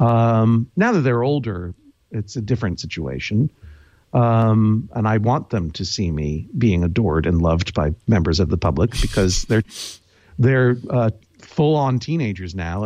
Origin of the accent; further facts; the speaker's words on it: Brookline, Massachusetts, United States; We're both from Brookline, Massachusetts.